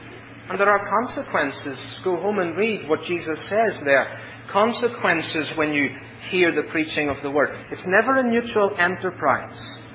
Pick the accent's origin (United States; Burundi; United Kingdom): United Kingdom; Northern Ireland; accent: Ulster; Children, are you coming to hear my beautiful Ulster accent?